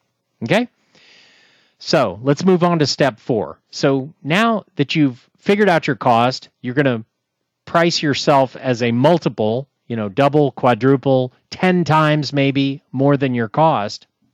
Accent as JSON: {"language": "English", "region": "Texas", "country": "United States", "said": "I'm from Texas originally."}